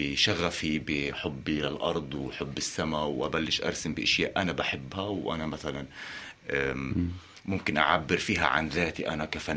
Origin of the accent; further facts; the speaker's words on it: Palestine; هذا الوضع يعني أنا كفلسطيني يعني أو يعني أنا بحكي عن عن عن شريحة اللي هي مش بسيطة في فلسطين